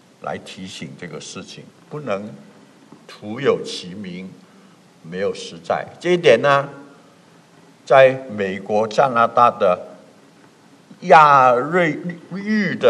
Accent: Guangxi, China; born there; 就好像我爸爸在广西柳州，我在广西出生

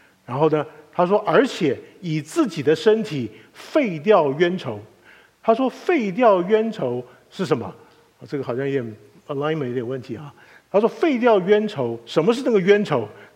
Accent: China; 我曾经也在想说，这个都在讲以色列人的，我是中国人，我干嘛跟我什么关系？我曾经有这种感觉，那是外国人的信仰。

